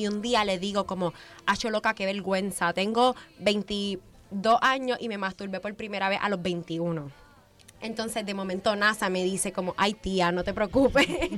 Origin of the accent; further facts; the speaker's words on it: Puerto Rico; moved away as an adult; now in Spain; Yo soy de Puerto Rico